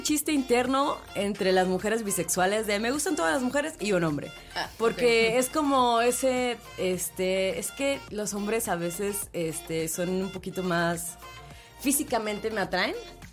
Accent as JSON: {"language": "Spanish", "town": "Xalapa", "region": "Veracruz", "country": "Mexico", "lives_now": "Mexico City, Mexico", "said": "De Veracruz. Uh-huh. Jalapa, Veracruz."}